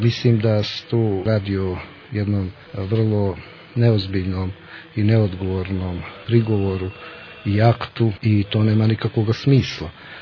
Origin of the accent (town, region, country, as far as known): Montenegro